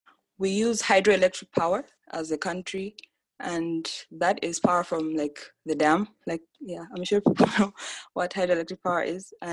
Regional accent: Zambia; I am a climate and environmental justice activist from Zambia.

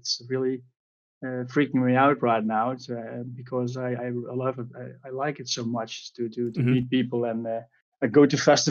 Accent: Netherlands; from the Netherlands

